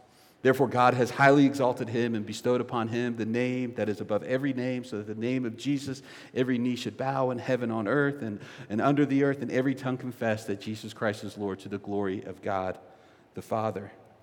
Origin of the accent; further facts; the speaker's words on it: North Carolina, United States; Now, I'm from the East Coast, and I come from North Carolina, and I think that North Carolina is the most beautiful state in the nation.